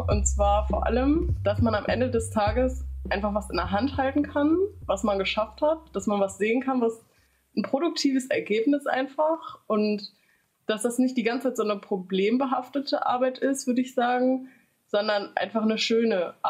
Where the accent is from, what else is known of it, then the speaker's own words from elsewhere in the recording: Haldern, North Rhine-Westphalia, Germany; Ich komme aus Haldern, das ist recht nah an der holländischen Grenze.